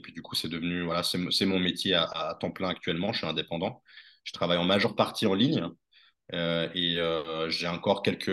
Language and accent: French; Switzerland; Je suis né en Suisse, donc je vis en Suisse. Après j'ai beaucoup voyagé, mais je suis toujours resté en Suisse.